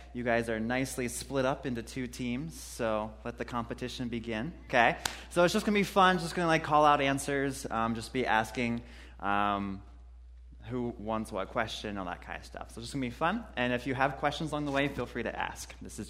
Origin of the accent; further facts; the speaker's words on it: Spring Grove, Pennsylvania, United States; I'm originally from York County, a little town called Spring Grove. Most people know it by its smell. It's a paper town, so it smells like home.